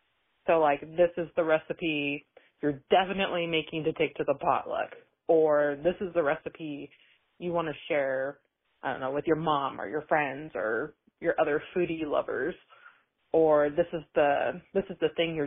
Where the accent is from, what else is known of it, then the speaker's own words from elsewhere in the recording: Kansas, United States; I am from Kansas